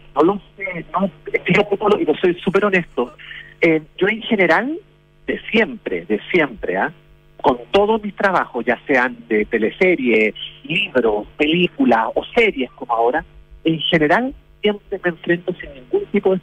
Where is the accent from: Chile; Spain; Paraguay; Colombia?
Chile; que soy yo, que soy el chileno